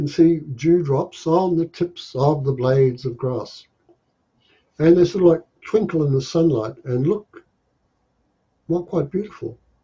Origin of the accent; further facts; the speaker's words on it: Tokoroa, Waikato, New Zealand; So when I was growing up in New Zealand, I grew up in a small town called Tokoroa, and it was cold.